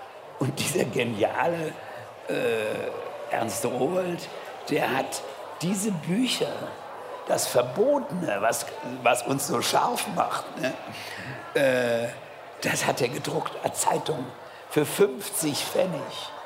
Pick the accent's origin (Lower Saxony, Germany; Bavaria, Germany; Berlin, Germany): Berlin, Germany; Ich bin Berliner, lebe mit Türken zusammen und irgendwann reden mich die Türken in Deutsch an.